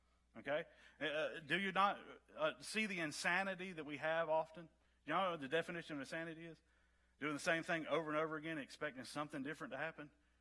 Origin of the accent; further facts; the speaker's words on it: the South, United States; I love the South. I'm from the South. Have a tremendous amount of respect for the South